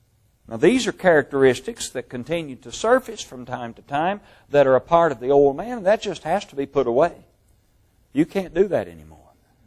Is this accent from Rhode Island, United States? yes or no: no; Kentucky, United States; most of you know that I grew up in Kentucky and we raised tobacco. That was our cash crop.